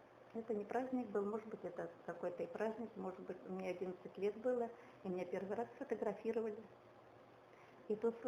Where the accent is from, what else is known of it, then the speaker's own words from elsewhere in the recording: Shilota, Altai Krai, Russia; born there; also born or lived in Kemerovo; Родилась в Алтайском крае, в Калмарском районе, в селе Шилота, в 1936 году.